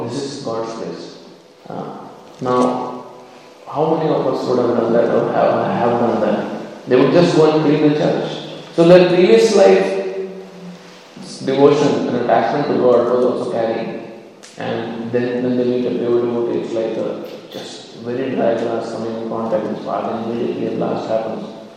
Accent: Vrindavan, Uttar Pradesh, India; I am from Vrindavan only. I am from northern parts. We worship Krishna, not Vishnu.

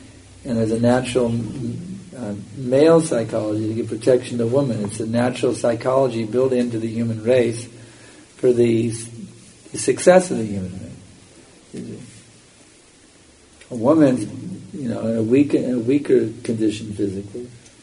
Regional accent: United States; even when I was a kid growing up in America, the women all stayed at home.

